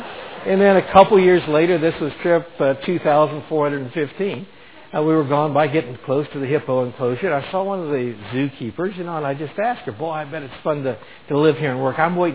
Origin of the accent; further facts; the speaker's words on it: Florida, United States; as a child growing up in Florida, I had pet alligators.